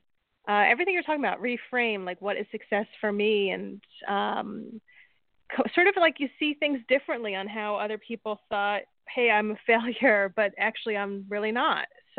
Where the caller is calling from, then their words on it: New Jersey, United States; I'm calling from New Jersey.